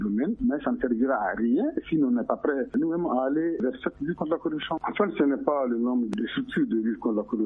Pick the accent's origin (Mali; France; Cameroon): Mali; chez nous au Mali ici